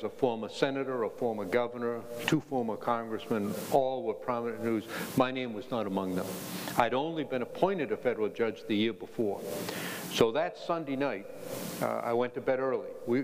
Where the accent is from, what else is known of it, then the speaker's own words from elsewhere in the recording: Maine, United States; I was serving as a federal judge in my home state of Maine when one of Maine's senators was appointed Secretary of State.